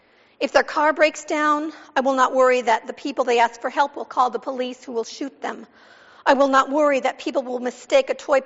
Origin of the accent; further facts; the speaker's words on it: Gary, Indiana, United States; in my hometown of Gary, Indiana, under circumstances that to this day don't make sense to me.